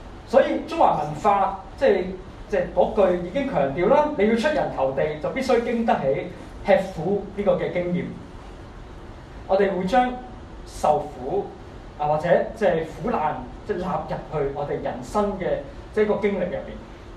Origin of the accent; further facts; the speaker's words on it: China; 我們中國人就一定感受特別深的